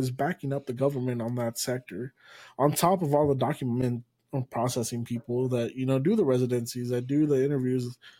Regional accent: United States; I'm Mexican-American here, right? Like, to the white people, I'm Mexican. To the Mexicans, I'm American. But like, this is the country I was born in. This is where I was raised.

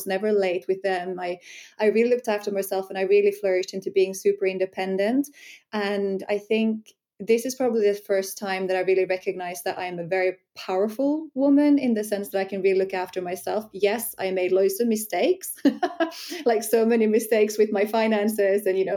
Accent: Finland; moved away as an adult; also born or lived in New Zealand; I was brought up in Finland, but I left Finland when I was 19 and I went to New Zealand

